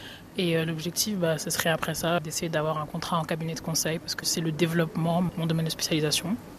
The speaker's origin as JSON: {"language": "French", "country": "Senegal", "moved": "as an adult", "lives_now": "France", "said": "je viens du Sénégal."}